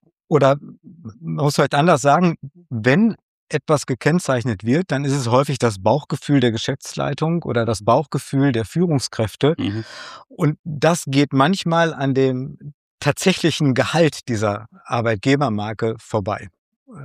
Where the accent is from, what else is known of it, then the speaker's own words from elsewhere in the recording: Kirchlengern, North Rhine-Westphalia, Germany; Geboren und aufgewachsen Kirchlengern-Bünde.